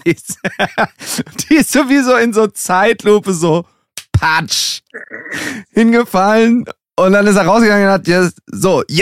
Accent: Düsseldorf, North Rhine-Westphalia, Germany; tatsächlich muss man als Düsseldorfer auch sagen, Köln ist halt auch eine ganze Ecke cooler als Düsseldorf.

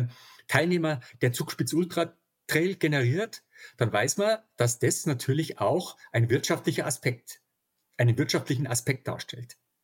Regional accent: Mittenwald, Bavaria, Germany; ich komme aus Mittenwald, lebe mitten in der Bergwelt

